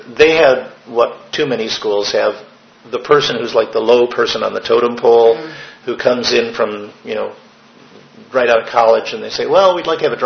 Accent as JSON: {"language": "English", "region": "Illinois", "country": "United States", "tie": "born or raised there", "said": "I grew up in Illinois, by the way, and we had a really large high school there"}